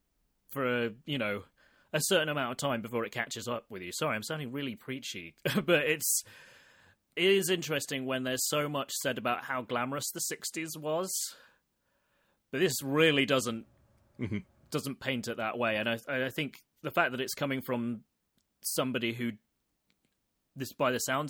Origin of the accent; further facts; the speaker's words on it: United Kingdom; As a British person, you do feel like you have to make sure that people know, I don't want that back.